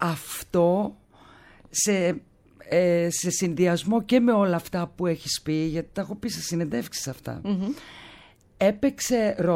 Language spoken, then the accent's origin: Greek; Cyprus; και την Κύπρο», που είναι η πατρίδα μου